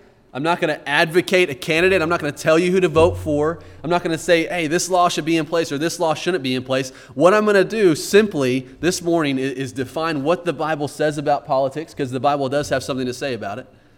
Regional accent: Texas, United States; I'm from Texas, and you would think, man, I've been around guns.

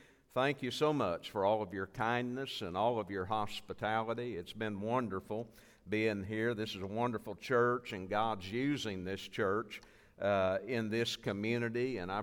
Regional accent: Arkansas, United States; You know, I'm a native of Arkansas. I'm born and raised in Arkansas up in the northwest corner.

